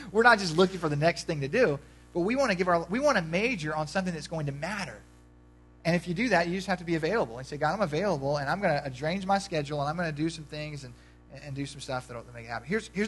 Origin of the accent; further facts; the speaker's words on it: United States; because I'm an American and we should do that.